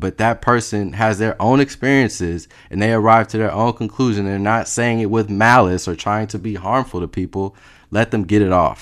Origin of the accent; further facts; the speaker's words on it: Los Angeles, California, United States; Like, I'm from Los Angeles. I went to film school. I made videos with artists.